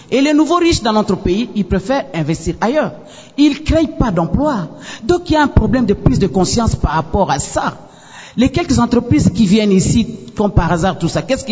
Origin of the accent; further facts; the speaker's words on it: DR Congo; Parce qu'en tant que Congolais, nous sommes censés comprendre que depuis les réformes de la Deuxième République